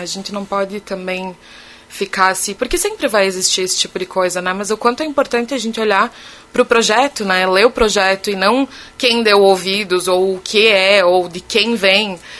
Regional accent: Lagoa Vermelha, Rio Grande do Sul, Brazil; also born or lived in Bento Gonçalves; Não, eu sou de Lagoa Vermelha.

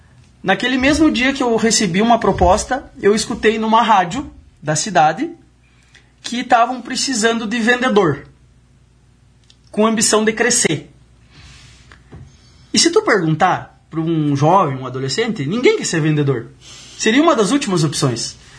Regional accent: Santiago, Rio Grande do Sul, Brazil; now in Lagoa Vermelha, Brazil; Porque eu sou de Santiago, não sou daqui, mas já moro aqui 10 anos, né?

